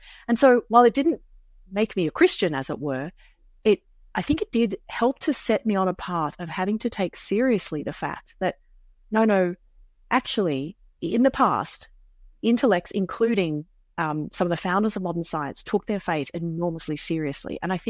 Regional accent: Australia; now in United Kingdom; I was particularly excited seeing as an Australian, so it was kind of thrilling to hear his Australian accent in the middle of Oxford.

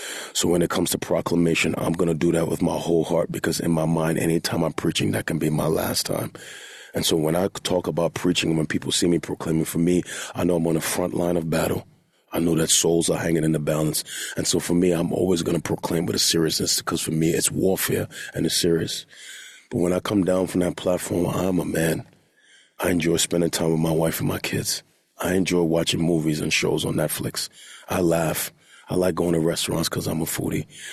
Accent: United States; now in London, United Kingdom; in my home country of America.

